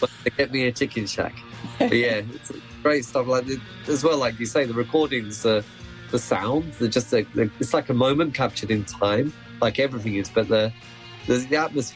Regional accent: England, United Kingdom; Growing up in England

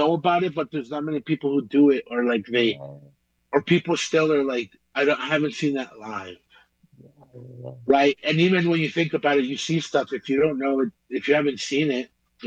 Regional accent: Belize; I'm from Belize, so I have Caribbean music essence with me, Salvadorian essence.

